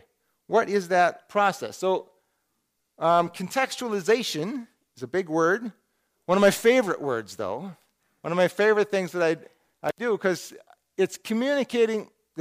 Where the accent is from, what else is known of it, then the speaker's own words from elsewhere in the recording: Cloquet, Minnesota, United States; This is kind of how I grew up. I grew up in the Fellowship of Christian Assemblies, which is this group of Pentecostal churches in Cloquet, Minnesota, and this is how I misunderstood when I was growing up.